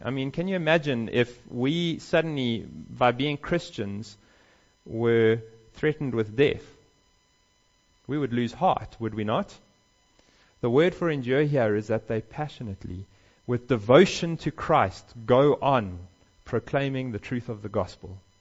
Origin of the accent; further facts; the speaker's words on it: Johannesburg, Gauteng, South Africa; I used to go every holiday to Hartbeespoort Dam growing up in Johannesburg